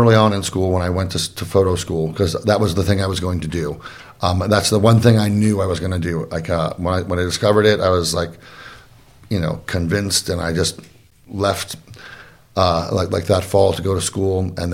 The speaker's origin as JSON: {"language": "English", "town": "Kent", "region": "Ohio", "country": "United States", "tie": "born or raised there", "said": "I grew up in Kent, Ohio. It's a small college town in northeastern Ohio, kind of in the middle of the suburbs."}